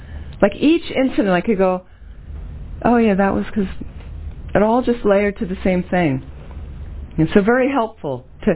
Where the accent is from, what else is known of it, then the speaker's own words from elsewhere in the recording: United States; I'm an American. I know this culture.